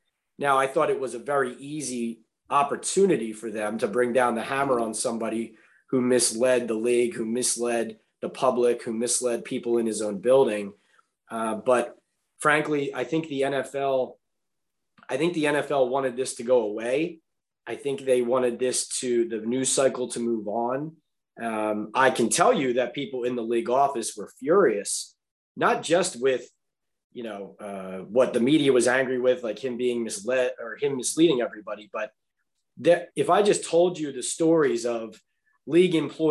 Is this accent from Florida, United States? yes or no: no; Philadelphia, Pennsylvania, United States; I'm from Philadelphia, and growing up in Philadelphia.